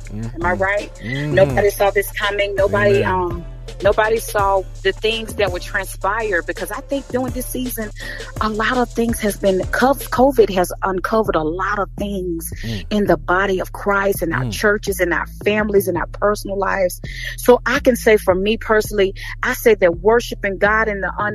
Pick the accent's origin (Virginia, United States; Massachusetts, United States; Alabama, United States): Alabama, United States; Birmingham; now in Nashville, United States; I'm from Birmingham, Alabama, now residing in Nashville, Tennessee.